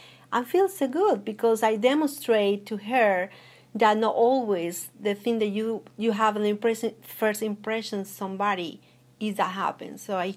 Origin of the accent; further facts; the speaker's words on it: Colombia; English is a second language; now in United States; I'm from Colombia, I'm married, I'm working full-time